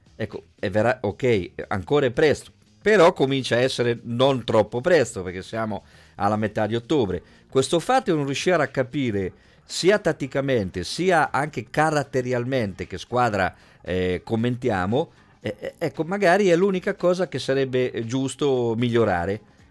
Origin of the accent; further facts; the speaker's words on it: Ancona, Marche, Italy; io sono anconetano